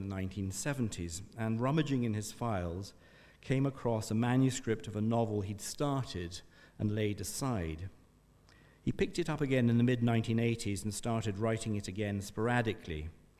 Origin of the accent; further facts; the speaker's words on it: Ghana; also born or lived in Nigeria; I was born and raised in West Africa, in Ghana and Nigeria. I regarded West Africa as my home for the first 20 or so years of my life.